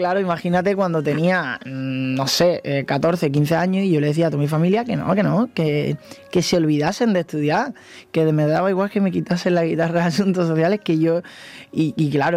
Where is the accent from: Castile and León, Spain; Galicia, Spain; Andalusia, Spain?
Andalusia, Spain; now in Madrid, Spain; Yo es que soy un enamorado de mi tierra. Para mí Andalucía es lo más bonito que hay en el mundo.